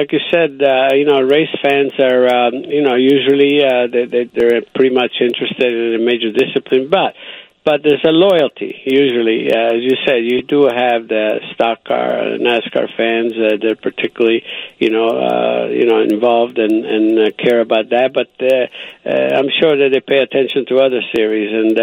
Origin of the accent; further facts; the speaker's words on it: Italy; English is a second language; now in United States; I was born and raised in Italy. That's when I fell in love with the sport.